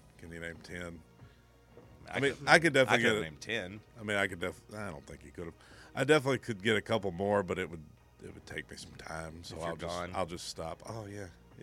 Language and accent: English; Arkansas, United States; I didn't know anything about it because I was a redneck from Arkansas.